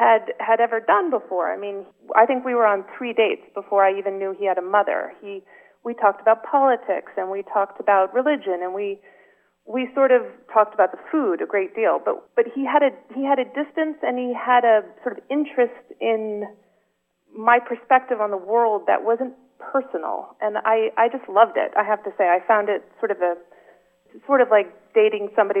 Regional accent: Connecticut, United States; My mother is Swedish, and I grew up in Connecticut

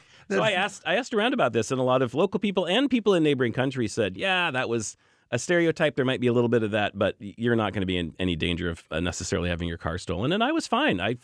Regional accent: United States; And as an American, I felt like it's busy, but where are all the Americans, you know?

